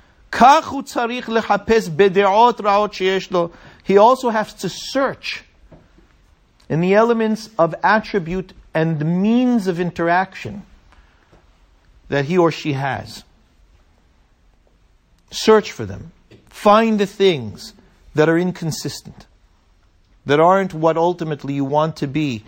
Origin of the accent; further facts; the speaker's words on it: United States; Black tea, I'm an American.